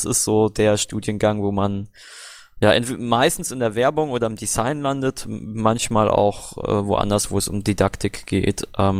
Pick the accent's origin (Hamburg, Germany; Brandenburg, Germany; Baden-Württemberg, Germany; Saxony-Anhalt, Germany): Baden-Württemberg, Germany; wir sind beide aus Baden-Württemberg, Sebastian Nerz und ich